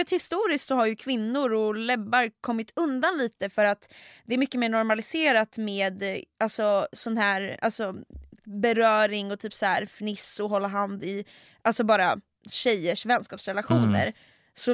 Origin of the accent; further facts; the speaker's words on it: Sweden; Vi bara pratar skit, bla bla bla bla. Vi är från Sverige, han bara, är engelska, wow.